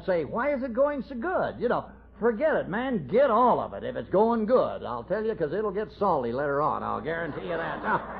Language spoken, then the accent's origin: English; Los Angeles, California, United States; I was born and raised in L.A., you know, anybody born and raised in Los Angeles has got to be hacked up one way or another